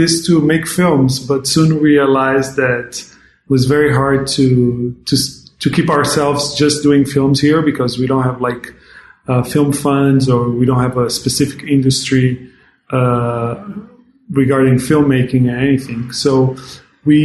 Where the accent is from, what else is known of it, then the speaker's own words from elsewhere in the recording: Luanda, Luanda Province, Angola; Well, Air Conditioner is a film that takes place here in my hometown, Luanda, and it takes place in downtown.